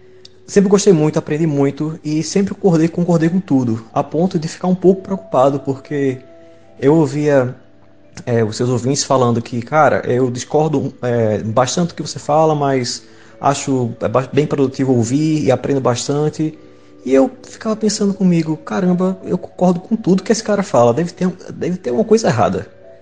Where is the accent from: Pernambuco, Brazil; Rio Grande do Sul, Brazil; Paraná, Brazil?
Pernambuco, Brazil; Recife; now in Galway, Ireland; Eu sou de Recife, mas estou morando na Irlanda, na cidade de Galway, tentando terminar aqui meu doutorado.